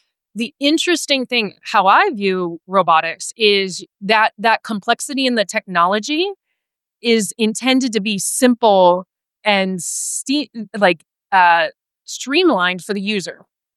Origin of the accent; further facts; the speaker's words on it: Midwest, United States; I come from the Midwest. There's a lot of really incredible companies in the Midwest that are in that space.